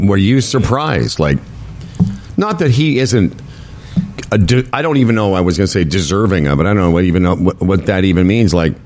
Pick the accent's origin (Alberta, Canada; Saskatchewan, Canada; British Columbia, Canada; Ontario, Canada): Saskatchewan, Canada; Moose Jaw; I'm from Moose Jaw. Doesn't that count? Can I be the senator from Moose Jaw?